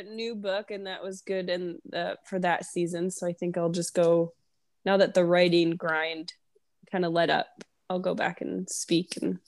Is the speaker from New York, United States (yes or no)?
yes; New York, United States; also born or lived in Arizona, United States / Utah, United States; I'm originally from New York. I lived about 11 years in the West Coast, divided between Arizona and Utah.